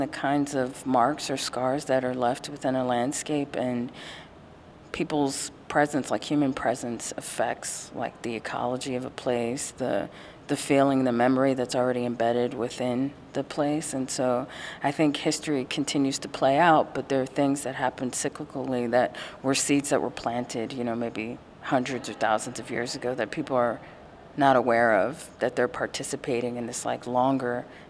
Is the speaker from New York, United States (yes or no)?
yes; New York City, New York, United States; Well, I'm from New York City, and I think there has always been a contentious kind of tug and wrestling and pull between this native conversation and then new people and then development.